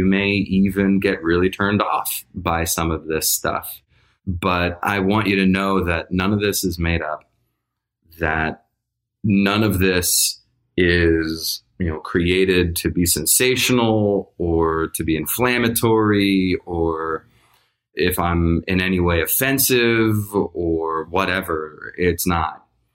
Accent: New Jersey, United States; also born or lived in Jerusalem, Israel; I was born in Jerusalem, Israel. And I was raised in New Jersey. And so from the get-go, I didn't sound like the rest of the kids.

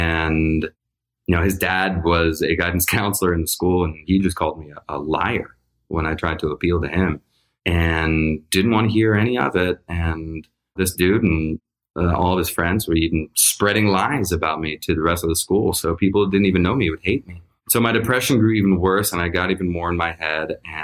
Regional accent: New Jersey, United States; also born or lived in Jerusalem, Israel; I was born in Jerusalem, Israel. And I was raised in New Jersey. And so from the get-go, I didn't sound like the rest of the kids.

